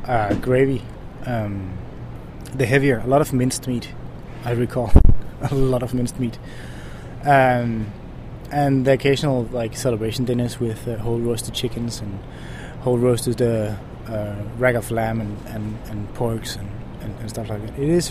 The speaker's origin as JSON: {"language": "English", "town": "Langeland", "region": "Southern Denmark", "country": "Denmark", "tie": "born or raised there", "also_born_or_lived": "Aarhus", "second_language": "English", "said": "We moved to a small island called Langeland, outside of the island Fyn. A lot of my childhood was moving around until I was 3 years old. We moved to a town on the west coast of Zealand called Kalundborg"}